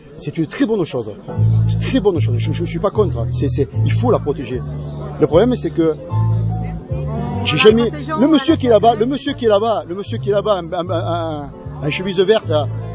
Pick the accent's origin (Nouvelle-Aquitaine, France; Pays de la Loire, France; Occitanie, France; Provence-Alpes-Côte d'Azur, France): Occitanie, France; Madières; Et je sais, je suis de Madière.